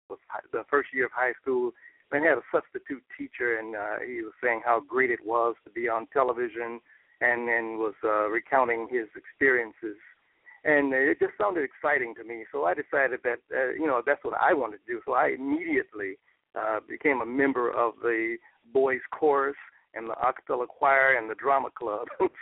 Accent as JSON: {"language": "English", "town": "Chicago", "region": "Illinois", "country": "United States", "tie": "born or raised there", "also_born_or_lived": "Mississippi", "said": "performed in Chicago, and which is where I grew up mostly. I was born in Mississippi, and came to Chicago when I was about 8 or 9 years old."}